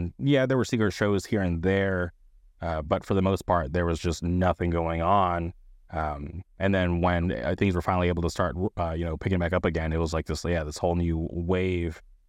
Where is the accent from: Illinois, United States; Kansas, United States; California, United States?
California, United States; Palm Springs; now in Anaheim, United States; I grew up in the Palm Springs area